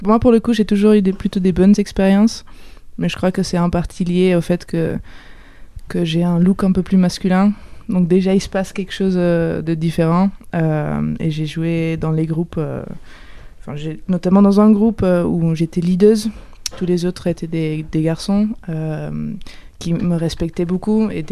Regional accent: Netherlands; also born or lived in Chile; now in Aubervilliers, France; Et moi, j'habite à Aubervilliers, mais je suis absolument pas française. Moi, je viens du Chili, j'ai grandi aux Pays-Bas et ici, donc c'est un gros mélange.

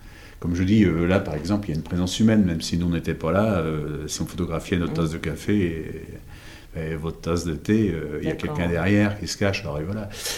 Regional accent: Brittany, France; parce que je suis breton

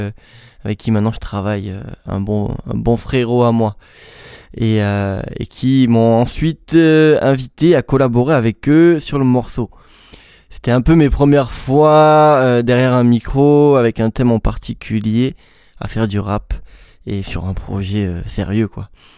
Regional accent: Auvergne-Rhône-Alpes, France; On va continuer dans cette lancée-là, chez nous en Ardèche

